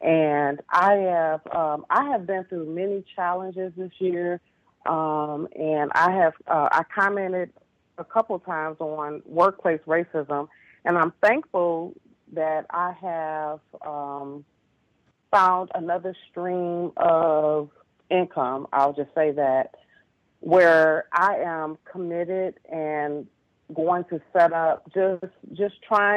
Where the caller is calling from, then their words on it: Detroit, Michigan, United States; I'm calling from Detroit, and I just wanted to chime in briefly. I just arrived at my 40 years on this planet